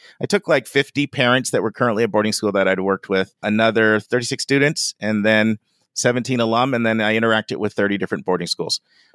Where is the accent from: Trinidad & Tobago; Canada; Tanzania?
Canada; Ontario; I grew up in Canada, Southern Ontario, south of Toronto.